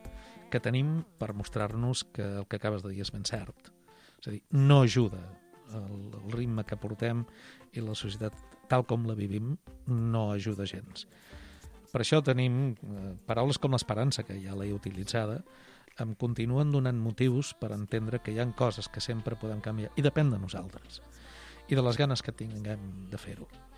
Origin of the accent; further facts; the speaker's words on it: Cabdella, Catalonia, Spain; now in Sabadell, Spain; jo sóc de la Vall Fosca, jo sóc de Cabdella, encara que no es noti amb l'accent ara, però vaja, costa molt poc recuperar-lo.